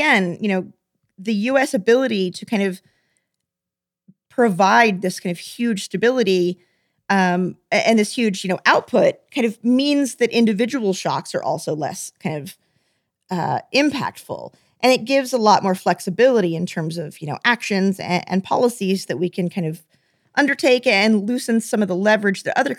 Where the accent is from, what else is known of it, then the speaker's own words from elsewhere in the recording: Texas, United States; I'm from Texas. It's kind of a big deal there.